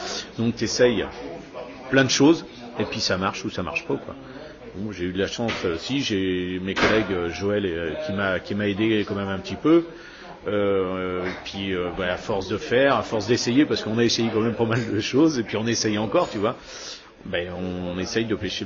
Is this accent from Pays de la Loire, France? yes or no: yes; Nantes, Pays de la Loire, France; Donc je suis nantais, de souche nantaise, mais en ayant des parents qui sont sortis du lac de Grandlieu.